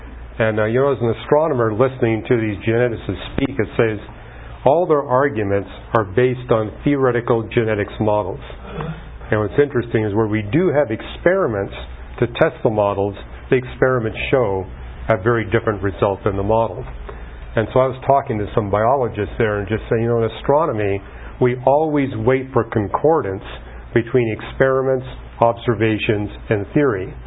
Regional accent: Vancouver, British Columbia, Canada; also born or lived in Toronto; where I grew up in Vancouver was less than 1% Christian. And likewise, where I went to university in Toronto, less than 1% Christian.

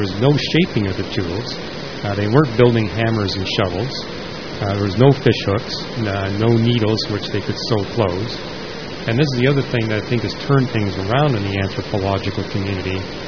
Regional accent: Canada; I mean, I grew up in Canada.

